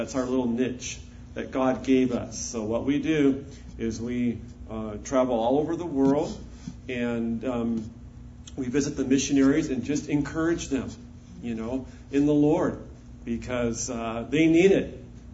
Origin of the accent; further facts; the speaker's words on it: Anaheim, California, United States; And we're from Southern California in Anaheim. We're 3 miles from Disneyland, and we watch the fireworks go off at 9:30 every single night.